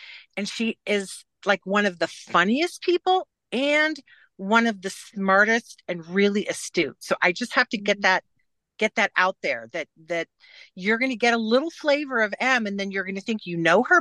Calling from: Payson, Utah, United States; I am calling in from the Walmart parking lot in Payson, Utah.

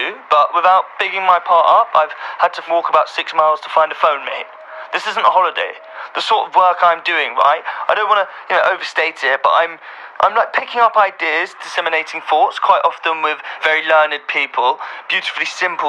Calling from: Udaipur, Rajasthan, India; I'm ringing from Udaipur in India. I'm in the state of Rajasthan.

